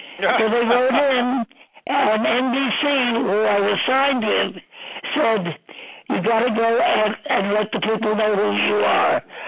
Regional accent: New York City, New York, United States; I was born in New York City, 616 East 17th Street, which I understand is quite the place now.

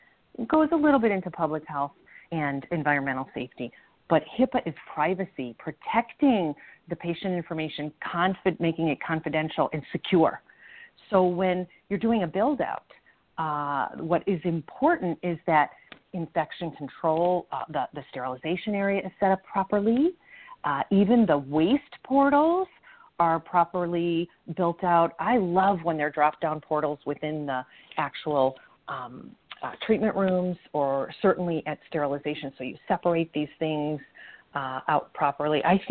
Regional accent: Chicago, Illinois, United States; I'm based in South Florida, so I always have a beautiful day to go to the office. And I'm originally from Chicago, educated at Loyola University in Chicago.

